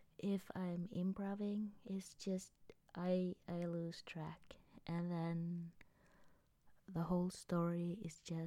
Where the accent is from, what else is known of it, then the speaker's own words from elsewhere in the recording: Norway; Where I'm from, I'm still from Norway. I haven't moved anywhere else than in Norway, so.